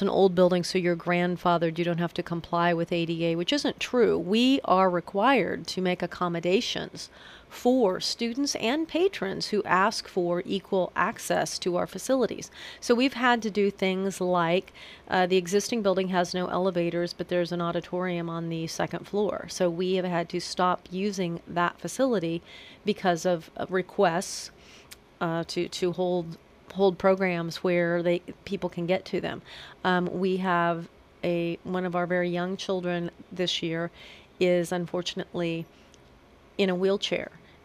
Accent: Kansas, United States; I am from the area. I am born and raised in Montgomery County, and so I have a long history here and deep roots to the area.

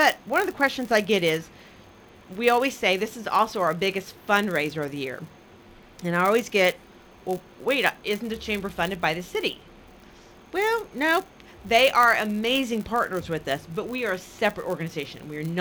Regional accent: Independence, Kansas, United States; born there; I was born in Independence, and so a lot of people are like, and you love Coffeyville now? I'm like, yes, you can love all of Southeast Kansas.

